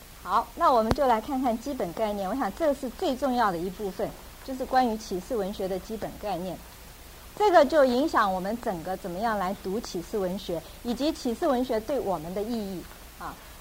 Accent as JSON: {"language": "Chinese", "country": "China", "said": "就为什么我们中国人还有在美国也是一样，这么多人去算命"}